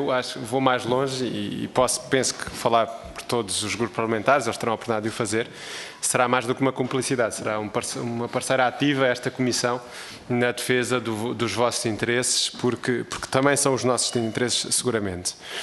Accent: Setúbal, Portugal; eu que sou do distrito de Setúbal, que tenho todo o gosto em ter uma indústria como a Auto Europa no meu distrito

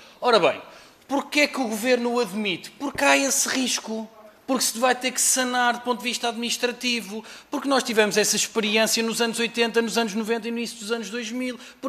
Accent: Portugal; Tal como nós, portugueses, e com isto concluo mesmo, imigramos e imigramos para o centro da Europa

